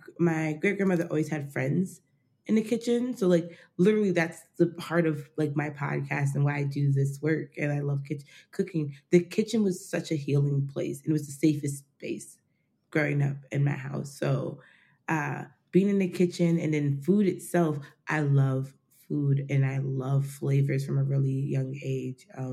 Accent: Poughkeepsie, New York, United States; born or raised there; also born or lived in New Jersey

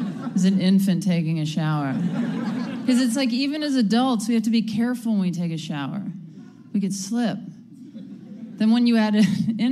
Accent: Mississippi, United States; I'm originally from Mississippi.

